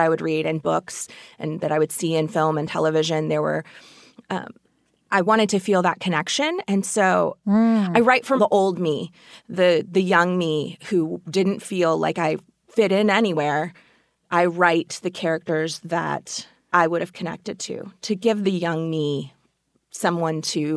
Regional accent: Oklahoma, United States; So I am from Oklahoma. I was working as a script supervisor there for the film industry, mostly indie projects.

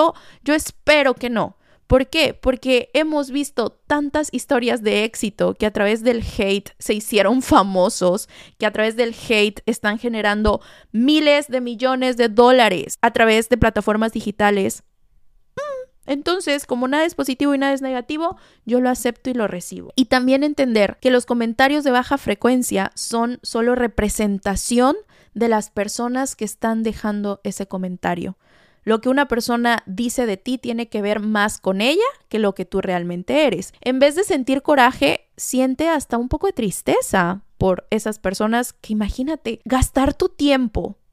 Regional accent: Veracruz, Mexico; mis jarochos veracruzanos. Yo soy jarocha

